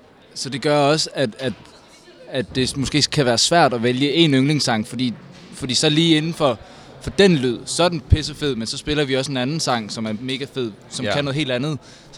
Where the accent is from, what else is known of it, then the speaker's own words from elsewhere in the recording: Svendborg, Region of Southern Denmark, Denmark; Vi er fra Svendborg på Sydfyn.